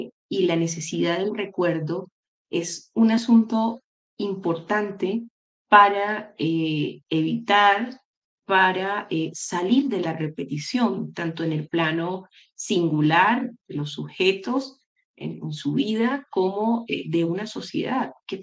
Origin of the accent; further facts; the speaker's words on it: Colombia; cómo nos relacionamos como colombianos